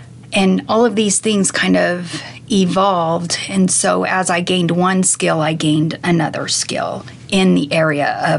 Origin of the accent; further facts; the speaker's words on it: Salida, Colorado, United States; I was born and raised here in Salida, Colorado.